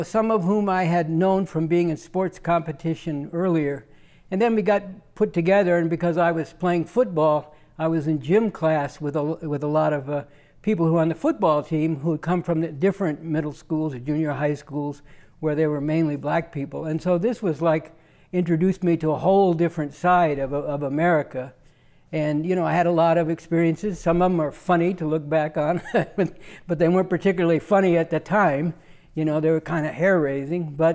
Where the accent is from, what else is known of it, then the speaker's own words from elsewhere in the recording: Berkeley, California, United States; I grew up in Berkeley. I was very fortunate to go to a high school. There was only one high school in the entire city, so everybody, of course, went to it.